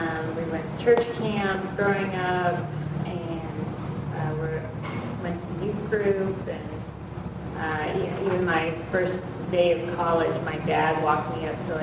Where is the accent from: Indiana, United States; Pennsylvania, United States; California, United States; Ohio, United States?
Pennsylvania, United States; Pittsburgh; Yeah, they're both from Pittsburgh, and I was born there, raised there.